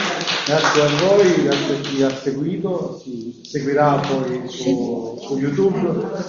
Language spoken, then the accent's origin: Italian; Apulia, Italy; Io sono salentino